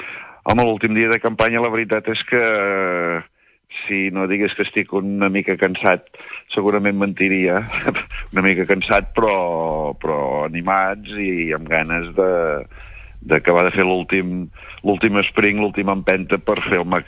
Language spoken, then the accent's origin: Catalan; L'Escala, Catalonia, Spain; jo sóc de l'Escala